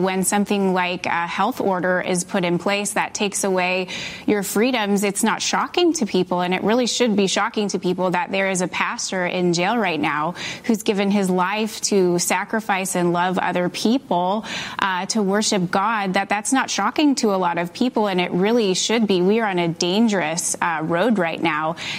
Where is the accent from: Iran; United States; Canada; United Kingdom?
Canada; I am Canadian, yes.